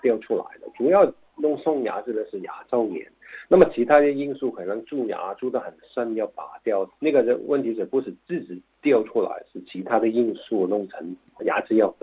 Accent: China; 我们中国人呢，老人呢很喜欢吃硬的东西

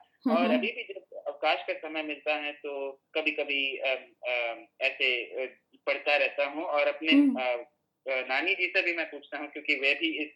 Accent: Karnataka, India; first language Kannada; Hindi is a second language; घरेलू वातावरण में जो हमारी मातृभाषा है वो कन्नड़ है, क्योंकि हम सब कर्नाटक रहते हैं

